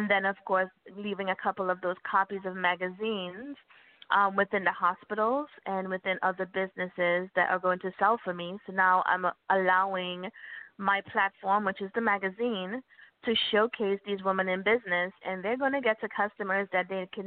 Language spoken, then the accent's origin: English; Trinidad & Tobago; I'm originally from the island of Trinidad and Tobago, so you may hear my accent come out ever so often.